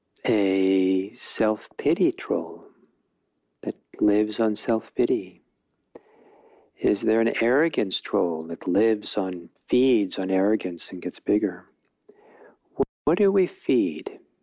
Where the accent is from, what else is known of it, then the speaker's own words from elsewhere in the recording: Norway; I'm from Norway, and there's lots of trolls, and they're kind of cute.